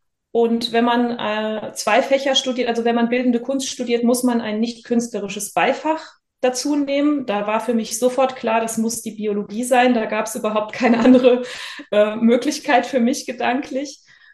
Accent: Bad Kreuznach, Rhineland-Palatinate, Germany; also born or lived in United States; In Bad Kreuznach, das ist in Rheinland-Pfalz, in der Nähe von Mainz.

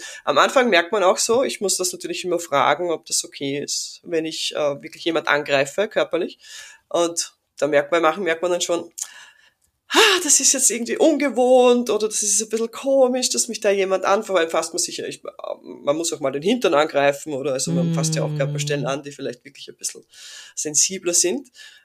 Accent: Austria; ich bin ja aus Österreich

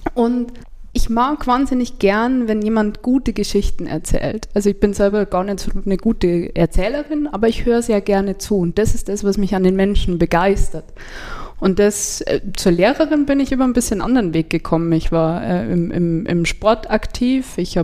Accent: Bernau, Bavaria, Germany; Ich bin in Bernau aufgewachsen

